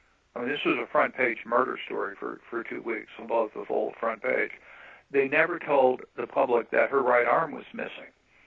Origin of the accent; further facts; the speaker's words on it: New Orleans, Louisiana, United States; I'm from New Orleans, okay, and this happens in New Orleans.